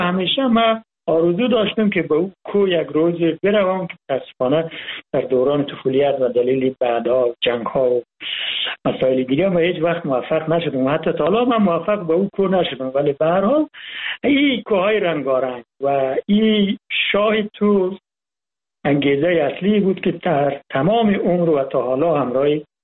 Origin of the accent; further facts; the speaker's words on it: Malistan, Ghazni, Afghanistan; من در سال 1350 در ولسوالی مالستان ولایت غزنی به دنیا آمدم. قریه‌ای که من به دنیا آمدم و مخصوصاً محلی که من به دنیا آمدم یک جای ایلاق مانند، یک جای بلندتر از ناوا و تگا و ارسی بود، ارتفاع بالای 3000 متر